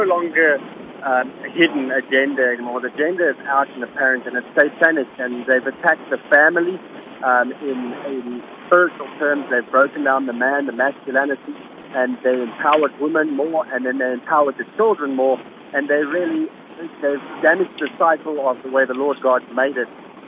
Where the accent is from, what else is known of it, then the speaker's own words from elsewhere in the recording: South Africa; I'm only 33 years old, but I grew up in South Africa, and I watched the beautiful nation fall